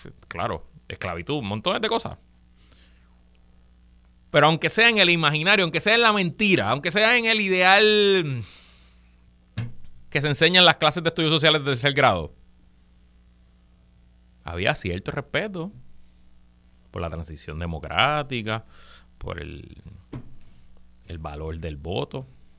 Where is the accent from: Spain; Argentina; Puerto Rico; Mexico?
Puerto Rico; aún si los Estados Unidos nunca hubiera invadido a Puerto Rico, es más, si todavía nosotros fuéramos provincia española